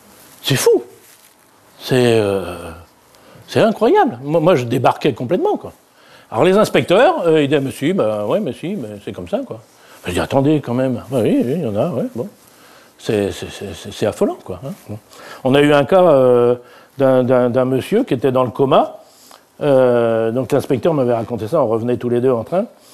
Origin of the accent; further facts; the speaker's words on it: Normandy, France; moi je suis normand, je mange des camemberts, on n'a pas besoin.